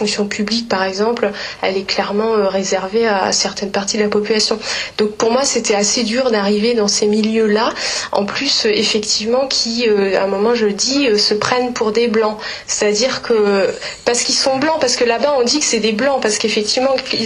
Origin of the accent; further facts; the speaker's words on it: France; Enfin moi, en tant que Française, j'arrive quasiment dans le bureau du ministre directement.